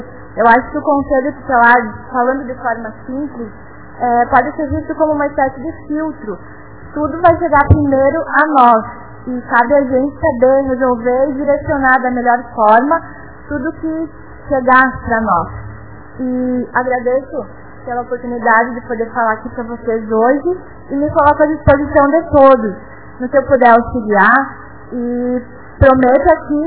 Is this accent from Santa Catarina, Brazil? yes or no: yes; Palmitos, Santa Catarina, Brazil; Eu sou natural de Palmitos, uma cidade no oeste de Santa Catarina.